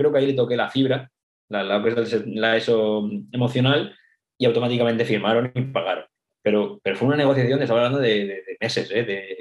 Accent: Spain; somos nosotros los españoles, que también somos más o menos del mismo perfil, negociantes hasta la última

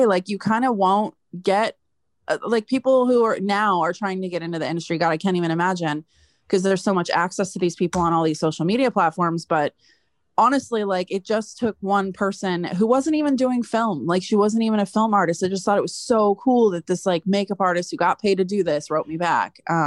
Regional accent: California, United States; And I'm from the Bay, so it wasn't too far away.

